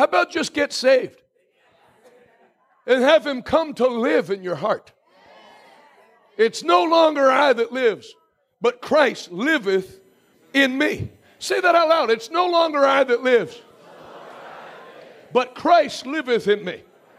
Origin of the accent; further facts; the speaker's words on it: Grantville, Pennsylvania, United States; I grew up preaching in Millersburg, Pennsylvania. Grant. Where's it? Grantville.